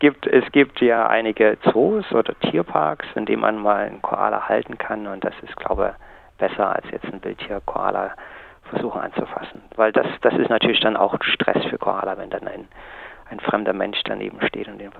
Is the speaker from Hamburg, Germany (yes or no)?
no; Thuringia, Germany; also born or lived in New Zealand; now in Queensland, Australia; ich stamme aus einem kleinen Dorf in Thüringen